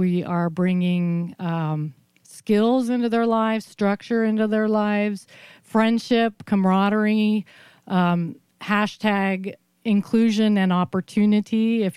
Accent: Cambria, California, United States; also born or lived in Los Angeles; So I grew up in Cambria, pretty much from L.A., but in the 70s, we moved to Cambria because my parents bought a restaurant.

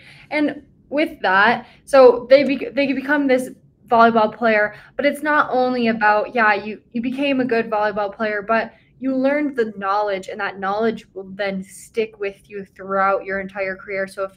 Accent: North Dakota, United States; like, I was from North Dakota.

